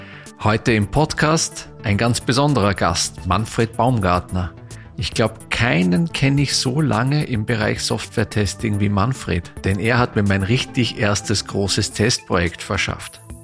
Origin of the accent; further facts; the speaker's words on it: Vienna, Austria; nach Wien sozusagen, in meine Heimat.